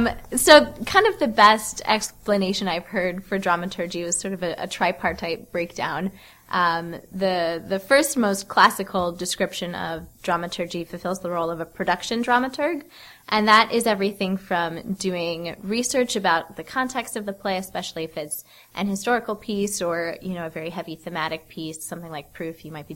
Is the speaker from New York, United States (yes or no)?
yes; Fairport, New York, United States; I'm from Fairport originally.